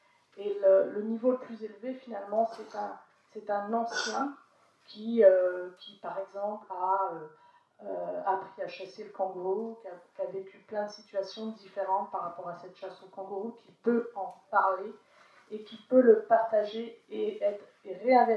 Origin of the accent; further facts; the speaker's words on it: Plérin, Brittany, France; Donc moi, je suis originaire de Plérin et quand j'étais gamine, on allait au bord de la rivière